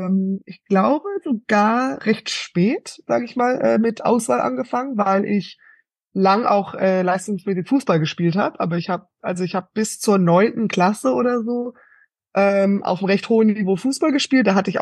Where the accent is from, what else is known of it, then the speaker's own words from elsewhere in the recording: Alameda, California, United States; Ich bin in Kalifornien aufgewachsen. Also in Kalifornien gibt es selbstverständlich Volleyballmannschaften. Es war nur in der Stadt, wo ich aufgewachsen bin, in Alameda